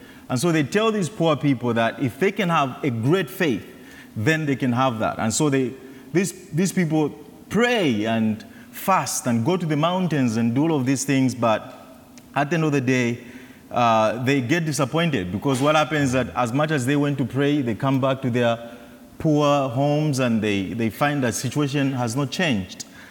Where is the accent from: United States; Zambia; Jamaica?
Zambia; specifically in my home country, Zambia.